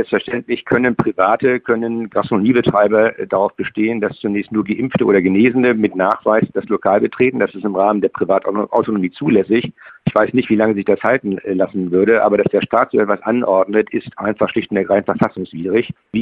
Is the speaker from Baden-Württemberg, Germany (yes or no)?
no; Schleswig-Holstein, Germany; ich bin ja Schleswig-Holsteiner